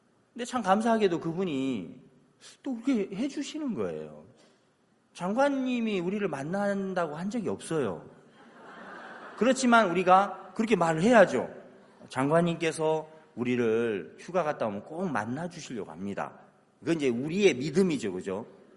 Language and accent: Korean; South Korea; 난 한국 사람이야. 한국은 10%야 계약금이 보통.